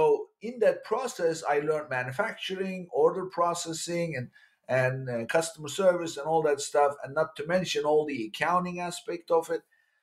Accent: Istanbul, Turkey; moved away as an adult; I'm an immigrant. I grew up in Turkey, in Istanbul. I went to college in one of the Ivy League schools in Turkey.

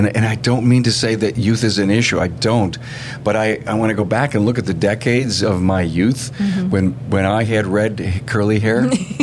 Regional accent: Buffalo, New York, United States; But of course, we're from Buffalo, so what are we famous for?

